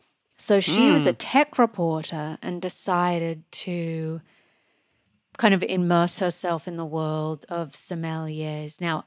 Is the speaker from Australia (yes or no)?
yes; Australia; I was just thinking when I grew up in Australia, I would be the kid on Sunday afternoons watching the like classic movies